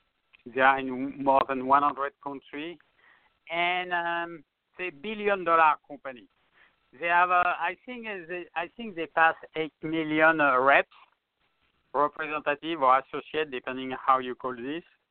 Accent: France; accent: French; English is a second language; not to confuse with my French accent, okay?

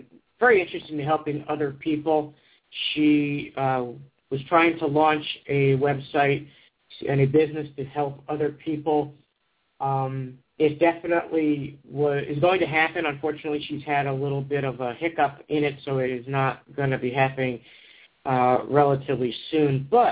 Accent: McKinney, Texas, United States; She's from Dallas. I was from McKinney, Texas, about 30 miles north.

